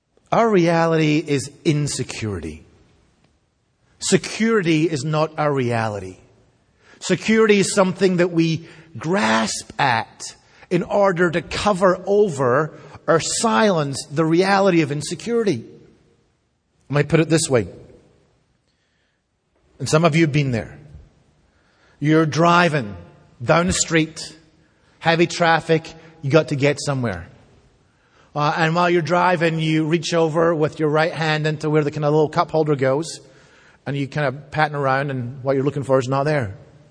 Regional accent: Scotland, United Kingdom; as a Scottish person or as a British person, we have a particular eye to catch the sarcasm in Scripture. Because I grew up in a very, very sarcastic culture.

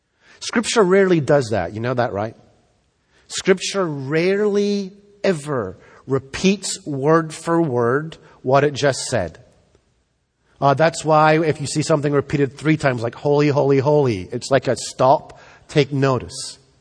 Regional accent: Scotland, United Kingdom; now in United States; I grew up in Scotland. I was born in the United Kingdom. I'm an American by choice. I'm living here by choice.

